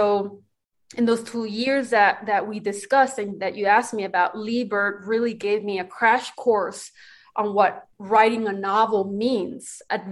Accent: Ciudad Juárez, Chihuahua, Mexico; which they're based, as you note, on my experience growing up in Ciudad Juárez.

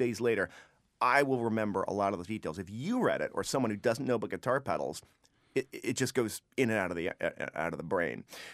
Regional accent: Canada; people ask me, I'm a Canadian.

